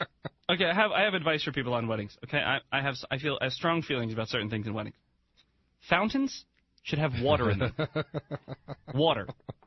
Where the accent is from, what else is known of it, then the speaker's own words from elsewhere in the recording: New Jersey, United States; I am from Jersey, and I'm proud.